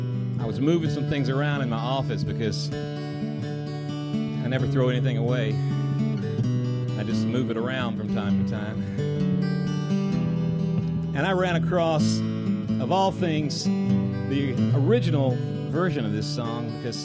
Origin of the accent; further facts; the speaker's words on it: Tallahassee, Florida, United States; They know I'm from Tallahassee